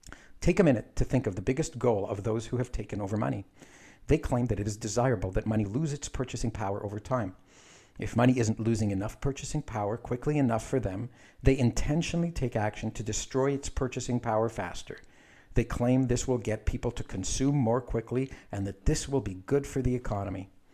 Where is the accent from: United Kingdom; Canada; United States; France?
Canada; also born or lived in Israel; It's an Israeli name. I was born in Israel. We moved to Canada when I was just five and a half years old.